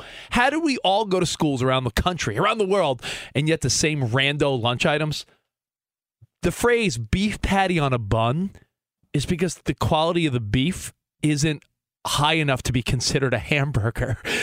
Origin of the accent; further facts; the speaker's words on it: Long Island, New York, United States; I mean, I think I grew up on Long Island.